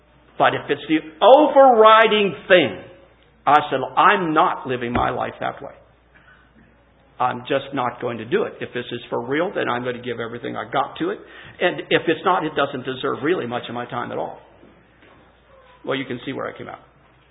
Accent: Chambersburg, Pennsylvania, United States; growing up in the Chambersburg area, and George Brunk came there to Franklin County, set up a tent.

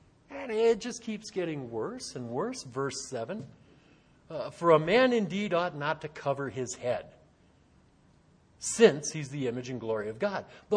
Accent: Michigan, United States; I grew up in Michigan, okay? Winter, picture winter in Michigan.

